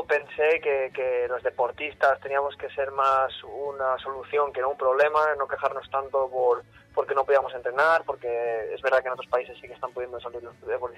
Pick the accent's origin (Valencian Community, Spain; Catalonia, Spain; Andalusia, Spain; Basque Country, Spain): Valencian Community, Spain; Serra; hubo un gran amigo de aquí de Serra, de mi pueblo